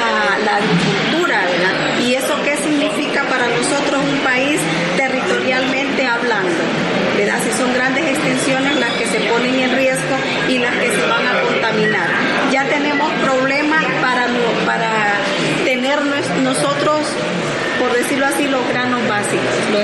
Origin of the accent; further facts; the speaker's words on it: El Salvador; a ejercer un derecho que nos corresponde a nosotros como salvadoreños, en nuestra riqueza, ¿verdad? Es nuestro patrimonio y como salvadoreños también tenemos que conservarlo